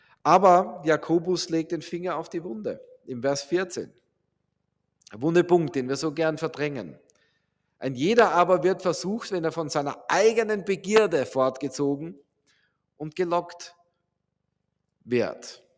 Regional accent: Austria; Ich bin Österreicher, Entschuldigung.

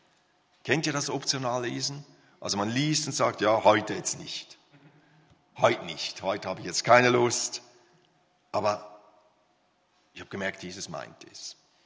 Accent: Graubünden, Switzerland; Ich komme aus Graubünden.

